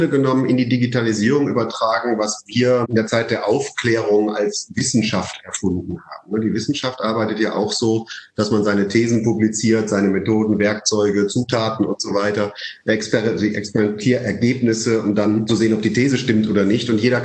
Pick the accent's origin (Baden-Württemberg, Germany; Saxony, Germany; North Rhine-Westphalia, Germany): Saxony, Germany; Leipzig; born there; ich bin in Unternehmerfamilien groß geworden. Ich bin zwar in Leipzig geboren